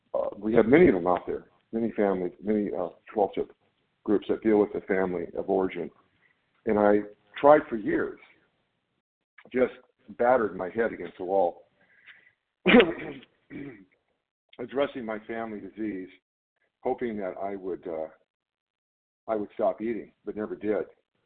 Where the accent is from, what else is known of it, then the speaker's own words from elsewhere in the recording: California, United States; I'm from NorCal.